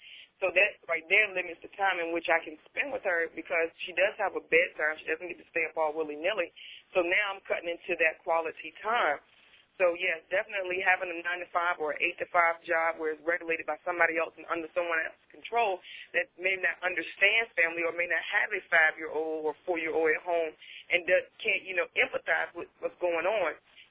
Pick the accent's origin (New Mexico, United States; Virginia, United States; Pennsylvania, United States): Virginia, United States; Norfolk; now in Chesapeake, United States; I'm born and raised in Norfolk. I'm like Norfolk is like is a part of me. I just moved out here to Chesapeake, so I'm not too familiar.